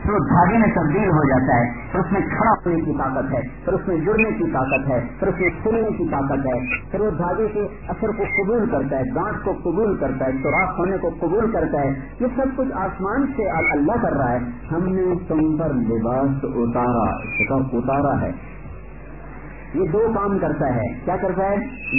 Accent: Multan, Punjab, Pakistan; میرا ضلع ملتان ہے جو کپاس کا گڑھ ہے۔

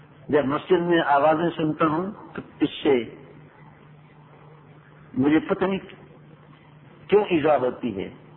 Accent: Punjab, Pakistan; لیکن یہاں آ کر کے بھی ہمارے پنجابیوں کی طرح باتیں نہ کرو. میں لاہور وغیرہ جاتا ہوں یا اپنے گاؤں میں جاتا ہوں

